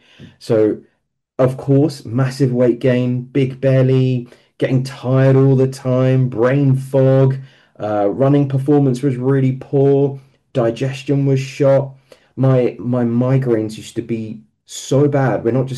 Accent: London, United Kingdom; I am in my 40s. I was born in East London, moved to West London in the 90s, and have been a Hujjat Stanmore member ever since.

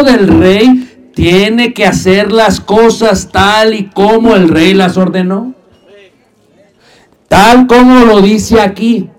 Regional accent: Mexico City, Mexico; born there; yo era católico romano. Sí, yo nací en Ciudad de México

